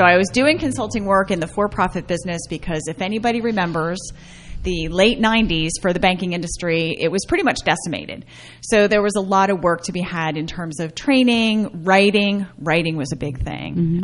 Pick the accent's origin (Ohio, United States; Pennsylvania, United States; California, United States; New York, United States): Pennsylvania, United States; oh, yes. I'm from central Pennsylvania.